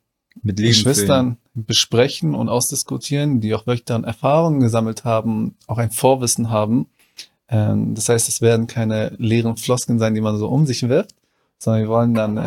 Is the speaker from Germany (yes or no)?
no; Bingöl, Turkey; Und ich bin aus Bingöl. Die Betonung liegt auf B.